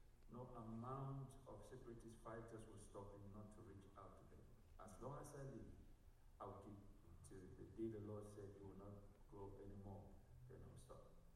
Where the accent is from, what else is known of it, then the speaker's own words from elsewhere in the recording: Anglophone regions, Cameroon; I'm from Cameroon in the English speaking section.